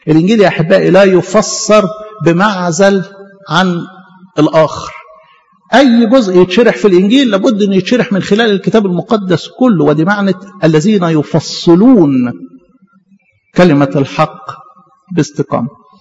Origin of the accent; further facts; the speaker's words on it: Egypt; بنصلي من أجل المدينة بتاعتنا دي يكون فيها سلام، من أجل بلدنا مصر يكون فيها سلام.